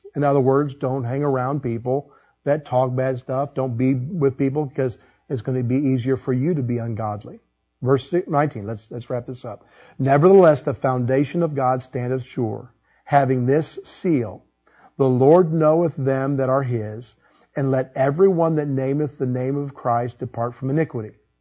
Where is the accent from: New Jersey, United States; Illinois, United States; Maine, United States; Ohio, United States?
Illinois, United States; I was raised in Illinois.